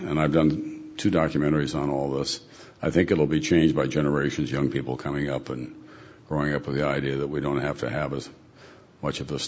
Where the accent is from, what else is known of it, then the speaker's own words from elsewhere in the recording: South Dakota, United States; now in Montana, United States; We grew up in South Dakota, and then we became avid backpackers, first in California, although I'd done it as a child, and I introduced her to it in the Sierra, did it in Colorado, all over Montana and Wyoming.